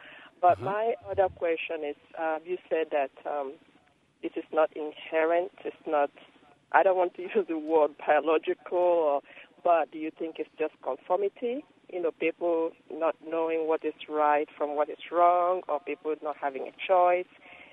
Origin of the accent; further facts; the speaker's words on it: Nigeria; I'm also a Nigerian, as you can tell.